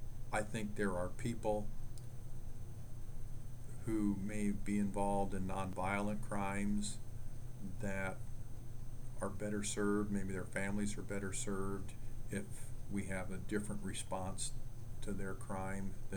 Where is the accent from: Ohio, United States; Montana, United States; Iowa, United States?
Iowa, United States; Well, you know, I grew up here in Iowa, and my dad was a high school government history teacher